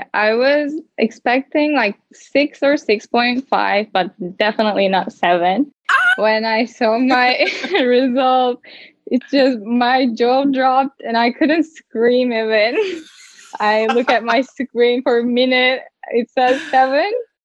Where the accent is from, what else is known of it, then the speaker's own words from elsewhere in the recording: Turkey; English is a second language; I am 19 years old and I'm from Turkey.